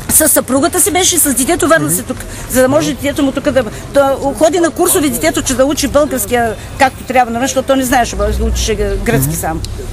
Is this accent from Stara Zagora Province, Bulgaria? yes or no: yes; Starozagorski Bani, Stara Zagora Province, Bulgaria; От Лозен. Руда. От Старозагорските бани.